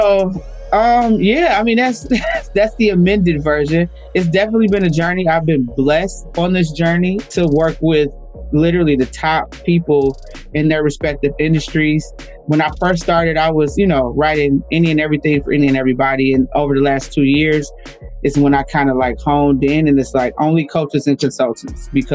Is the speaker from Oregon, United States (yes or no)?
no; Detroit, Michigan, United States; Born and raised in Detroit. I'm still here. Everybody thinks I live in Atlanta. I don't.